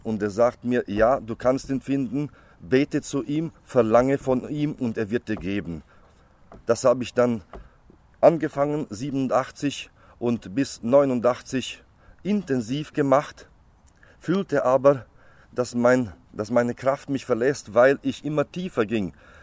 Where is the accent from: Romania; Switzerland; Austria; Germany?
Romania; Transylvania; weil ich Deutscher bin aus Siebenbürgen.